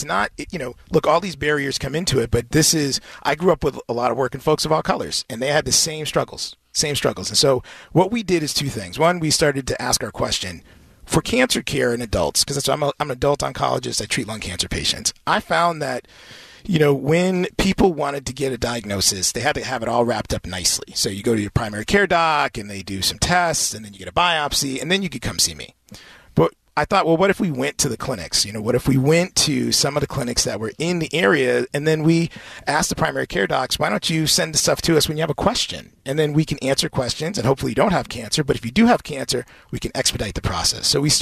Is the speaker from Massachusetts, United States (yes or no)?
yes; Springfield, Massachusetts, United States; I grew up in Springfield, Mass. And my dad worked in a factory his whole life.